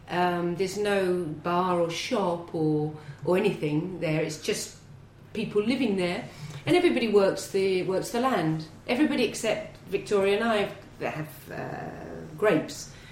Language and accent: English; Herne Bay, South East England, United Kingdom; also born or lived in London, United Kingdom; And when I was four, my parents moved down to Herne Bay in Kent, which is a very beautiful part of the Garden of England. And I lived there until I was 18, by the seaside, and then went back to London to work.